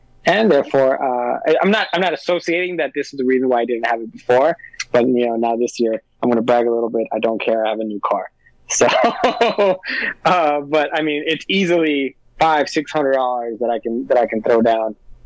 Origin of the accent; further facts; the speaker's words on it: Madera, California, United States; And last year I got back to my hometown of Madera 6:30 in the morning.